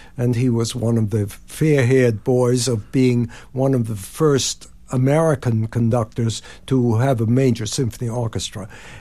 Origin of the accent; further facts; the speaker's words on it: Mannheim, Baden-Württemberg, Germany; born there; English is a second language; I was born in Mannheim, as you already mentioned.